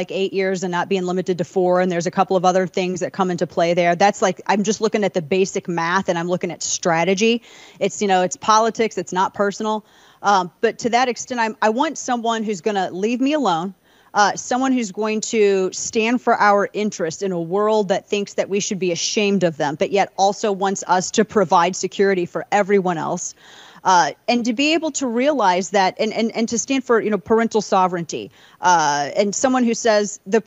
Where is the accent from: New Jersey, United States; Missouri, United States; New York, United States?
Missouri, United States; St. Louis; that come out of my hometown, St. Louis, come out of Los Angeles.